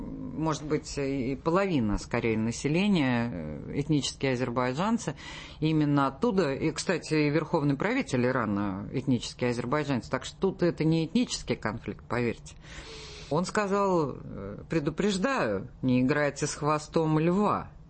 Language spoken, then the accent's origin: Russian; Armenia; если я же армянка, не могу себе не потоптаться на теме. Вот, но я востоковед, друзья, все-таки.